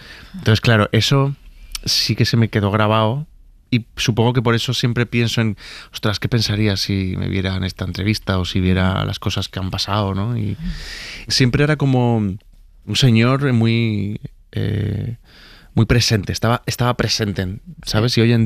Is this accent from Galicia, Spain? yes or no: no; Málaga, Andalusia, Spain; born there; porque yo nací en Málaga, frente al mar